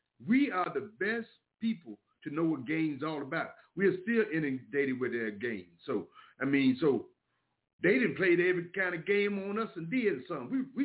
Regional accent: the South, United States; So like I'm from the South. We see right through game.

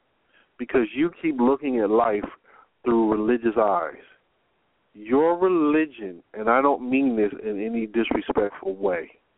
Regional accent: Detroit, Michigan, United States; Listen, I'm from Detroit. Born and raised in Detroit most of my life.

